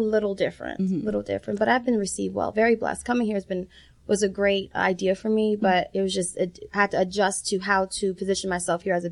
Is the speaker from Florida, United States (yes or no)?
yes; Florida, United States; Honestly, when I'm from Florida, trained in Florida, and, coming to the South, the Bible Belt, it's a little different